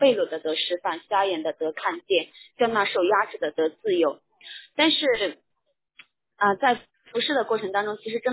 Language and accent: Chinese; Yunnan, China; now in Chengdu, China; 我来自云南，我是云南人，然后我现在在成都，我在2009年的时候到成都来上的神学。